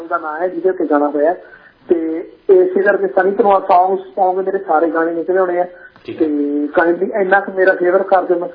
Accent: Kotpatta, Punjab, India; ਮੈਂ ਬੇਸਿਕਲੀ ਬਠਿੰਡਾ ਦੇ ਕੋਲੇ ਮੇਰਾ ਪਿੰਡ ਬਿਲੋਂਗ ਕਰਦਾ ਤੇ ਜਿਹੜੇ ਮੇਰੇ ਪੂਰਵ ਸੀਗੇ ਉਹ ਡਿਸਟ੍ਰਿਕਟ ਰੋਪੜ ਨੂੰ ਬਿਲੋਂਗ ਕਰਦੇ ਸੀ ਪਰ ਮੈਂ ਮੇਰਾ ਜਨਮ ਜਿਹੜਾ ਹੈਗਾ ਪਿੰਡ ਕੋਟਪੱਤਾ ਹੀ ਹੋਇਆ ਮੇਰੀ ਪੜ੍ਹਾਈ ਬਠਿੰਡੇ ਦੀ ਹੈ

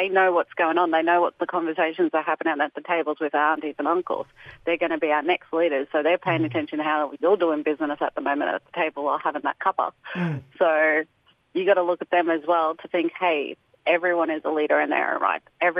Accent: Queensland, Australia; I'm a proud Mal and Jolly woman from Yugambeh Country in southeast Queensland.

